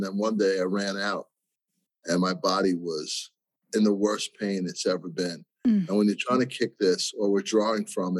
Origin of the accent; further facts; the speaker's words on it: New York, United States; So my story is I grew up in New York, worked on Wall Street for many years.